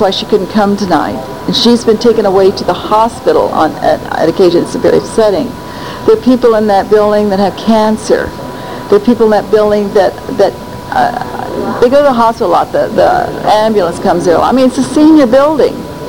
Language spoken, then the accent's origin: English; Hawaii, United States; I came from Hawaii, and, I've never seen anything like this before.